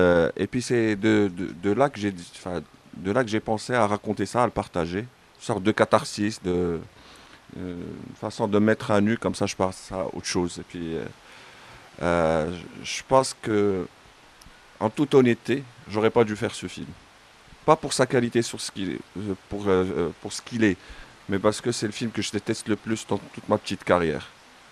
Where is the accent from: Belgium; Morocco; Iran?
Morocco; mais pas chez moi au Maroc.